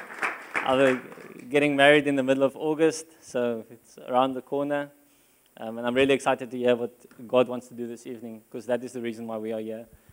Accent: Walvis Bay, Erongo, Namibia; for those who not know me. I'm from Walvis Bay. I'm in Shofar, Walvis Bay.

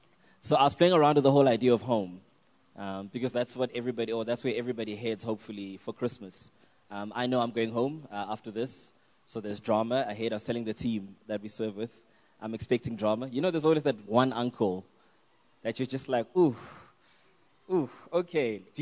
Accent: Brakpan, Gauteng, South Africa; I'm from Brakpan, so we definitely will be braaiing, because that's what we do in Brakpan.

